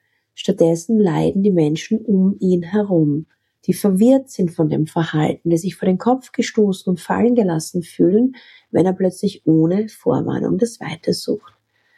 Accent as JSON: {"language": "German", "town": "Graz", "region": "Styria", "country": "Austria", "tie": "born or raised there", "said": "Buchhalterin aus Graz, aus meiner Heimatstadt"}